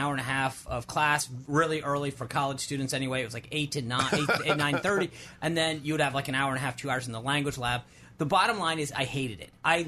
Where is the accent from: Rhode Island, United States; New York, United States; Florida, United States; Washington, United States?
Rhode Island, United States; I think we grew up in Rhode Island. My father had been there two sides. My mother had been there two sides. You grow up in the ocean state, you better learn how to sail.